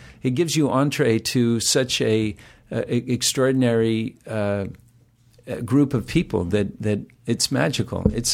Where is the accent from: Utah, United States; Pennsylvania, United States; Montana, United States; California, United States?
Utah, United States; now in New York City, United States; hay out of my hair from Utah. You know, because when you'd get on the subway and people would say, "Where are you from?" I say, "Oh, I live on the Upper West Side."